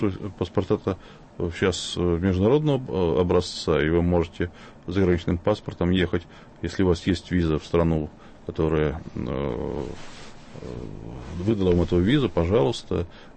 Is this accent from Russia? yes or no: no; Riga, Latvia; moved away as an adult; хотя я латыш, у меня там живет в Риге живет мама, сестра, там похоронен отец, но с 92 года мне запрещен въезд в Латвию.